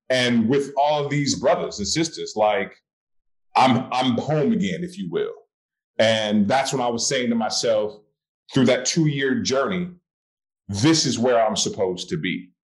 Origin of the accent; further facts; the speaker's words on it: Oakland, California, United States; I went to an all-boys Catholic high school in Berkeley, California. I'm born and raised in Oakland.